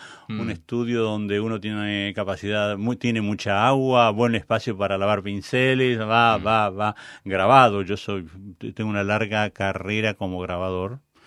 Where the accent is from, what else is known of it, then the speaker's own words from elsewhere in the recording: Argentina; te digo, somos argentinos.